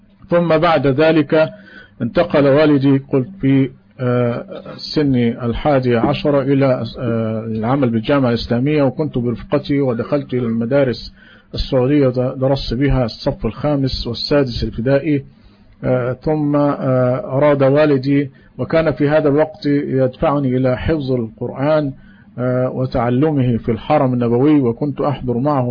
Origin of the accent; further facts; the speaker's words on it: Dokki, Giza Governorate, Egypt; born there; ولدت ولله الحمد في مصر، في ضاحية أو بلد من ضواحي الجيزة بالقاهرة، بالجيزة، وسمى الدقي، عام 62 من الميلاد، ما يقارب حوالي 82 من الهجرة، 1382